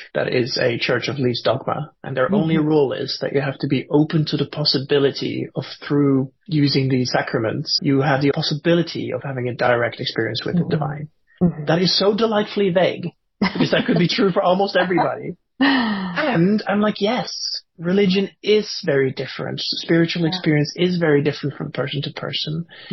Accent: Norway; moved away; I grew up in Norway where it's like full on winter, full on summer and everything.

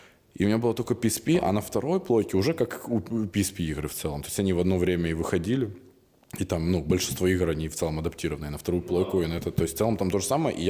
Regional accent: Ukraine; born there; я рад искренне, что я родился в Украине

